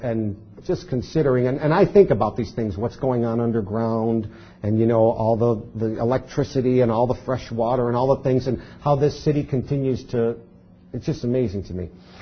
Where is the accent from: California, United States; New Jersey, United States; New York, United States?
New York, United States; Buffalo; You know, that's just the way I grew up. I grew up in Buffalo, a city folk.